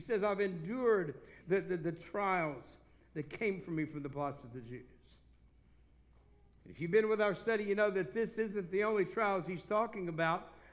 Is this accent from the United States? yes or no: yes; Texas, United States; I was a Dallas Cowboy fan back when I grew up in Texas until they fired Tom Landry.